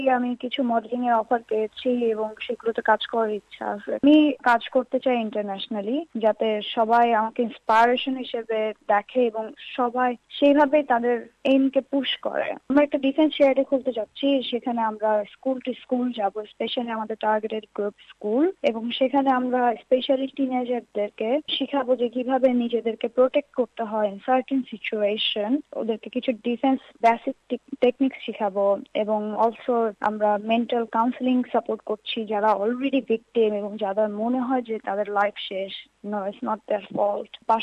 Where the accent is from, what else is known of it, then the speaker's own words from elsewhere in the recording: Bangladesh; আমি প্রথম বাংলাদেশি ছিলাম এবং আমি জানি না মানে আমি আমার দেশকে সুন্দরভাবে রিপ্রেজেন্ট করতে পারবো কিনা।